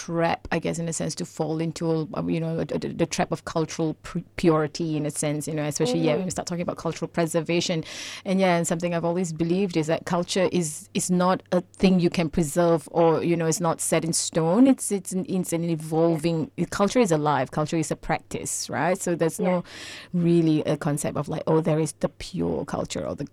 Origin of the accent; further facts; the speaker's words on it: Singapore; now in Melbourne, Australia; I am Singaporean, and so there are places in Melbourne that I simply do not eat their laksa